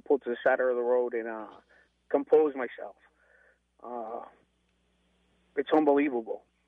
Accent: United States; Let me tell you, I'm an American first. I'm a decorated veteran, and I'm also a Democrat.

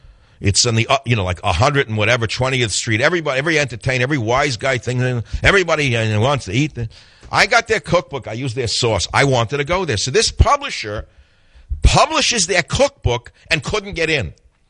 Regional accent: New York, United States; I saw it in 2 seconds because I grew up in New York.

